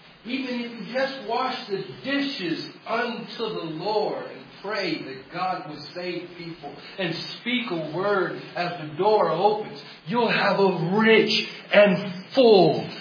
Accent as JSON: {"language": "English", "region": "California", "country": "United States", "said": "I come from California. I think it might be the greatest place in the world for a person to live."}